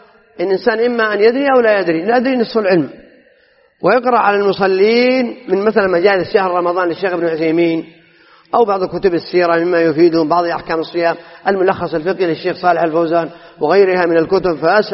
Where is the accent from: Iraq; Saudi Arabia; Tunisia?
Saudi Arabia; في بلادنا المملكة العربية السعودية